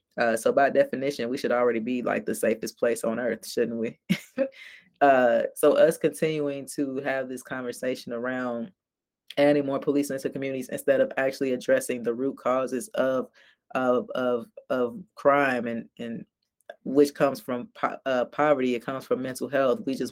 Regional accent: Chicago, Illinois, United States; From when I was growing up in North Lawndale to today, my neighborhood looks worse, actually.

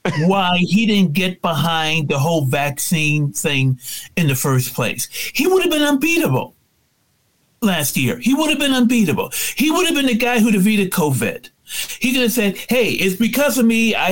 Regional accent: United States; We are not Japanese. We are not English. We are not Germans. We are Americans.

